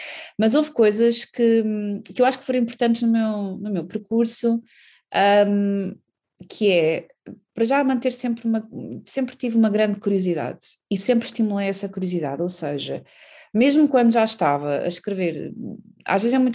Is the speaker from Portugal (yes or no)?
yes; Gala, Centro, Portugal; e eu sou da Gala